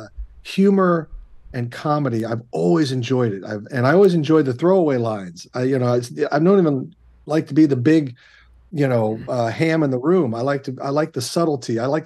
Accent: Midwest, United States; And then, being a Midwesterner, you go to college, you got to get a job.

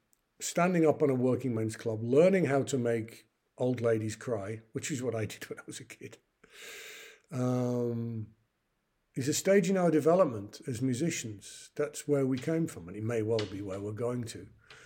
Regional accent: York, Yorkshire and the Humber, United Kingdom; I come from a chocolate city. I come from York, home of Kit Kat

